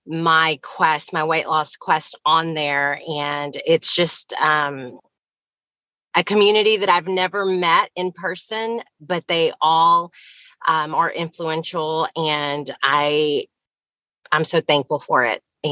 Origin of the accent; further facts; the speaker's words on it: Texas, United States; I'm from Texas